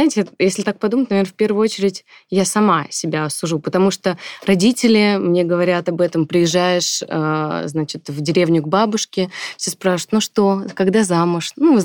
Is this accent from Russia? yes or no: yes; Russia; Я родилась в России, росла в России, родители мои тоже провели всю свою жизнь в России